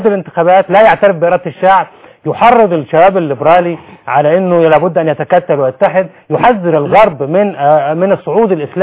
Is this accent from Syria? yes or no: no; Egypt; يعني هذه قضية غير مطروحة أصلا عندنا في مصر